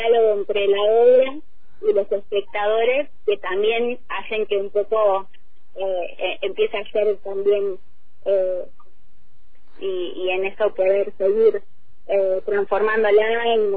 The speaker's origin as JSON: {"language": "Spanish", "region": "Neuquén", "country": "Argentina", "tie": "born there", "said": "yo nací en Neuquén, capital, y me fui a vivir hasta el sur."}